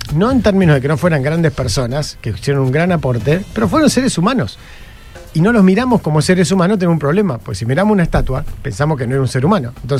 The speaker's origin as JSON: {"language": "Spanish", "country": "Argentina", "said": "y dentro de eso, además, somos argentinos"}